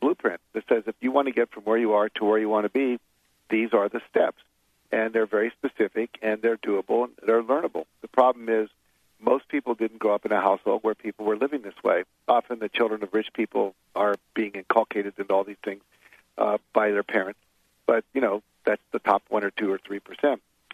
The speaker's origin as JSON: {"language": "English", "region": "West Virginia", "country": "United States", "tie": "born or raised there", "said": "I grew up in West Virginia."}